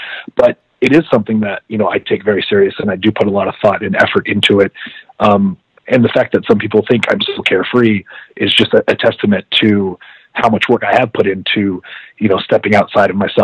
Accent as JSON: {"language": "English", "town": "Los Angeles", "region": "California", "country": "United States", "tie": "born or raised there", "said": "living in Los Angeles, growing up in Los Angeles, it made it this easier for me."}